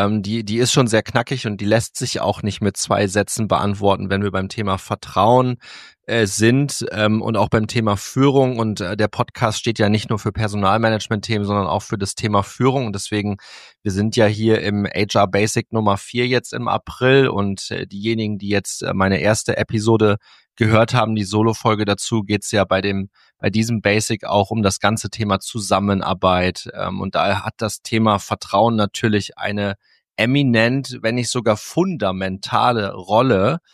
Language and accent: German; Cloppenburg, Lower Saxony, Germany; ich komme ja ursprünglich aus Kloppenburg. Das heißt, wir haben so diesen Dialekt, dieses Plattdütsche haben wir ein bisschen drauf